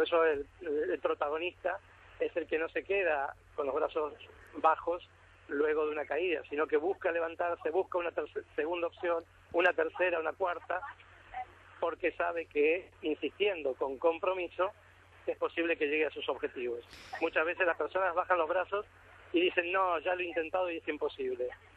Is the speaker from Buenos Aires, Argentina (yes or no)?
no; Mendoza, Argentina; y yo conozco la cordillera porque soy de Mendoza, estoy al pie de la Aconcagua, de la montaña más alta de América